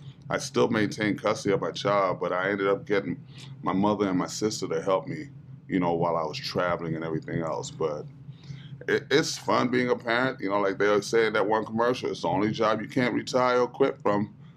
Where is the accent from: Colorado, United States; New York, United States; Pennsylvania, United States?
New York, United States; Harlem; I didn't know I was poor until I got to University of Virginia, and somebody, I said, yeah, I'm from Harlem. They're like, oh my God, you're from the ghetto.